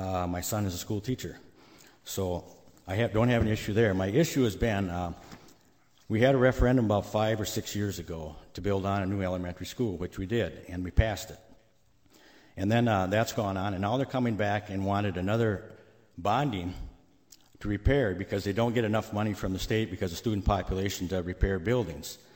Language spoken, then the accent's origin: English; Spring Valley, Minnesota, United States; I am from Spring Valley, Minnesota, which is, I found out, a little out of the district.